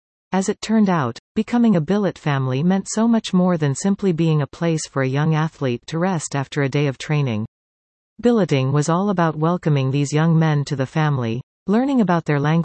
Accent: Toronto, Ontario, Canada; both my husband and I grew up in the Greater Toronto Area and resided in Canada for 30 years

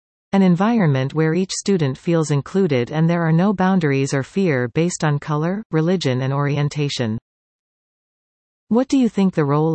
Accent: India; now in Canada; I am an immigrant from India and have been in Canada for 22 years. I belong to the Anglo-Indian community

